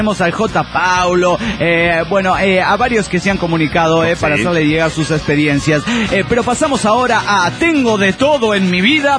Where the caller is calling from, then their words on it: Morelia, Michoacán, Mexico; de Morelia, Michoacán, México.